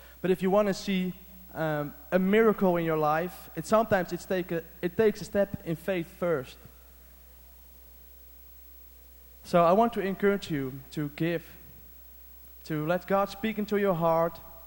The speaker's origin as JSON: {"language": "English", "country": "Netherlands", "second_language": "English", "said": "I'm from the Netherlands. And it's funny that they ask a Dutchman for the offering talk, because we're not very known as giving people"}